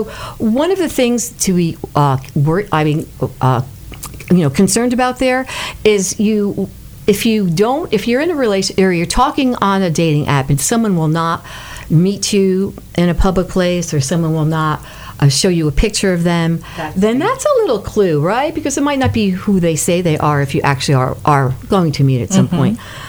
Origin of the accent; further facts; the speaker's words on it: New York, United States; now in Tampa, United States; I'm a New Yorker.